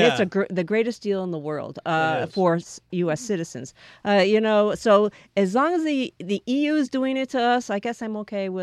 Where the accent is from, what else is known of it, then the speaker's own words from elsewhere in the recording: United States; often I am charged more because I am American